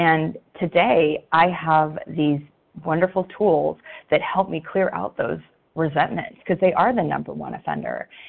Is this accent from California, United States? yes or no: yes; California, United States; I'm from Southern California.